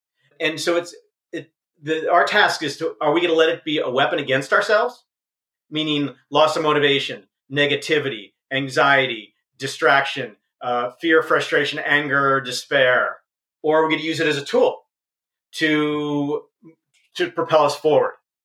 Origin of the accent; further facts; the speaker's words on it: Connecticut, United States; also born or lived in Vermont; So, I grew up in Connecticut and Vermont, and my parents were skiers.